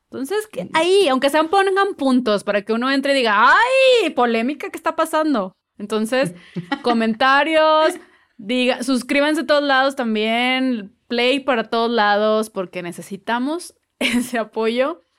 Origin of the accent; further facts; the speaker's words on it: Mexico; lo bueno es que soy mexicana